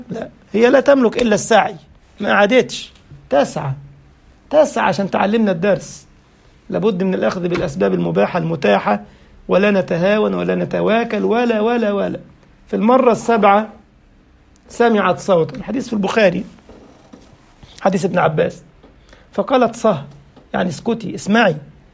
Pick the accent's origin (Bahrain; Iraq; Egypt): Egypt; جاله زبون سقع زي ما بيقولوا عندنا في مصر